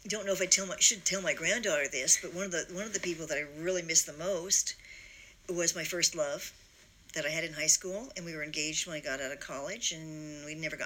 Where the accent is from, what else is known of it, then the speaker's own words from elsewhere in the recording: Pasadena, California, United States; born there; Okay, I was born in Pasadena, California. And we spent a lot of time in Pasadena and Alhambra around there because of family.